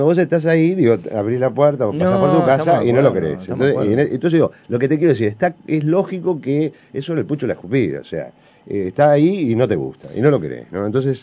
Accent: Montevideo, Uruguay; soy ciudadano de Montevideo, también tengo mi opinión

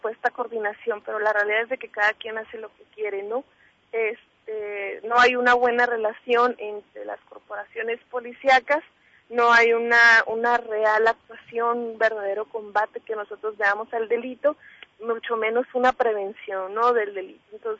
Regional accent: Ciudad Juárez, Chihuahua, Mexico; also born or lived in Veracruz; No, yo soy hija de migrantes. Nosotros venimos de Veracruz hacia Ciudad Juárez cuando yo tenía meses de nacida. Toda mi vida la he vivido aquí. Pero soy nacida en Veracruz.

